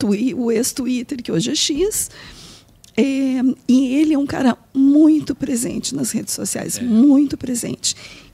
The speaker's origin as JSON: {"language": "Portuguese", "region": "Rio Grande do Sul", "country": "Brazil", "lives_now": "Brasília, Brazil", "said": "e o tu é porque eu sou gaúcha..."}